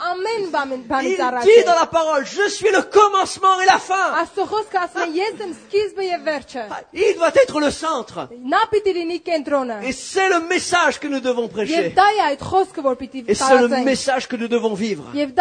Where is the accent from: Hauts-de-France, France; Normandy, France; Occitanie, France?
Hauts-de-France, France; Moi, déjà, je suis un ch'ti, alors, vous voyez.